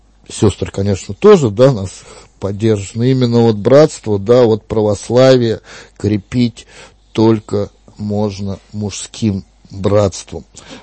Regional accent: Moscow, Russia; Москва, ну, я москвич, да

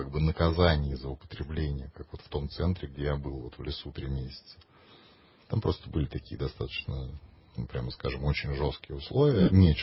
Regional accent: Moscow, Russia; Я родился в Москве, я жил всю жизнь в Москве.

